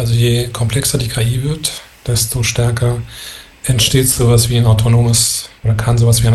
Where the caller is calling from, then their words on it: Rome, Lazio, Italy; grüß dich aus Rom, Italien.